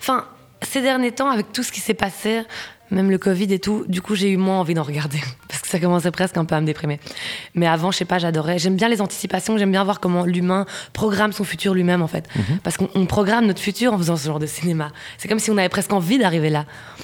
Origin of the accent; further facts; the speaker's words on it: Belgium; Et mon père vit ici. Du coup, je suis belge indienne.